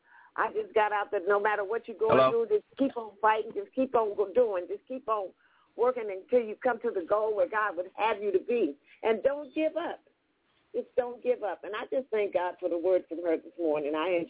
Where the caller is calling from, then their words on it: Stockton, California, United States; Yes, I'm from … from out of Stockton, California.